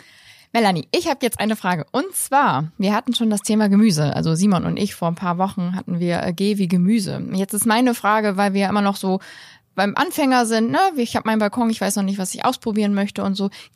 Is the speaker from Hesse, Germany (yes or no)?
no; Bremen, Germany; ich komme aus Bremen-Nord.